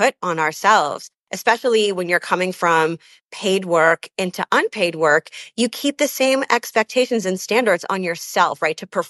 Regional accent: Canada; also born or lived in London; now in Chicago, United States; I am based in Chicago, but I do want to say to you, 08, and I'm actually Canadian. My family is all born in Canada, and we have lived also in London, England. Now we're in Chicago

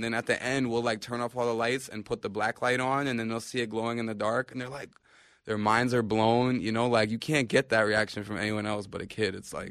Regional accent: New York, United States; I mean, we live here, you know. Mm-hmm. We're from New York.

